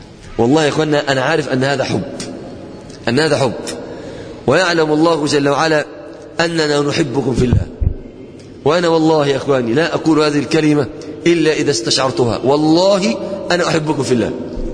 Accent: Upper Egypt, Egypt; صعيدي، رجالة مصر والله

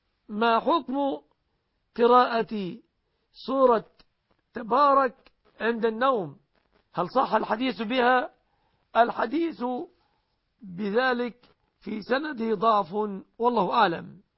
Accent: Egypt; بلادنا مصر

